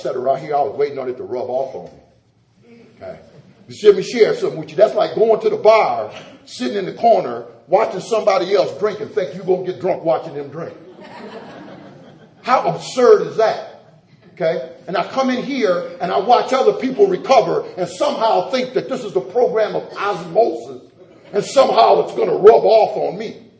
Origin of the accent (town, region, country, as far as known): Sandusky, Ohio, United States; born or raised there